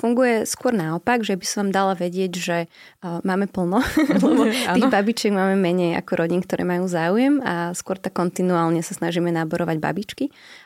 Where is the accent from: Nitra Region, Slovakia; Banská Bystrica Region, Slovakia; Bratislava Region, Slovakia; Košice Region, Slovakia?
Bratislava Region, Slovakia; Bratislava; ja som vyrastala v 90. rokoch a ako som spomínala, že tiež som z Bratislavy